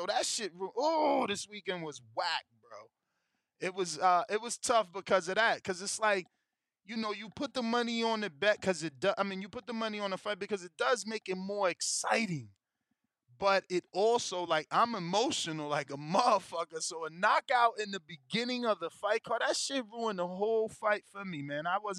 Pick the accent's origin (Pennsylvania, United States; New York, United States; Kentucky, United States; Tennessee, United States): Pennsylvania, United States; Philadelphia; It's like, oh, yeah, I'm from Philly. He from Philly.